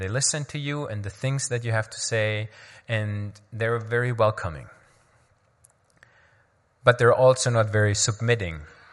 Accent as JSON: {"language": "English", "country": "Germany", "tie": "born or raised there", "said": "when I grew up in Germany, we went to elementary school and they taught us about God and Abraham and all of those things."}